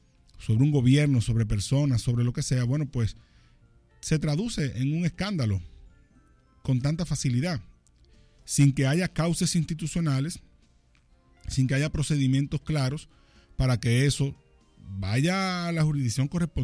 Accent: Dominican Republic; Nosotros como latinoamericanos, como dominicanos, tenemos que apostar

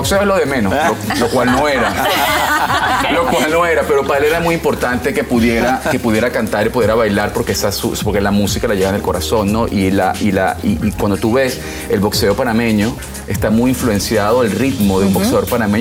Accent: Venezuela; bueno, sí, yo soy venezolano, yo soy bailar.

